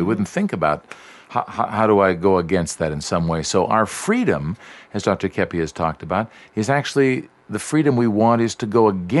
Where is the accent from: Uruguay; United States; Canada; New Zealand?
Canada; you come from Sweden, I come from Canada, we're like so politically correct.